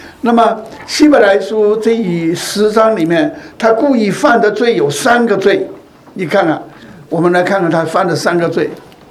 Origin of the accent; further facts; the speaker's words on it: China; now in Canada; 我们现在这批中国人。中国人，我们实际上不是加拿大人，对不对？我们是什么？我们是从中国来了